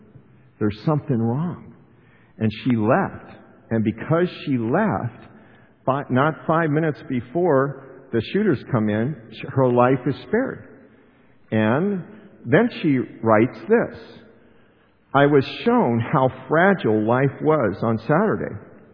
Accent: Littleton, Colorado, United States; I was raised in Littleton, Colorado, which had the Columbine shooting

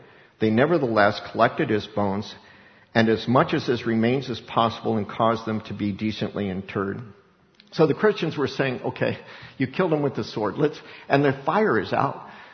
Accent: Littleton, Colorado, United States; it's my hometown of Littleton

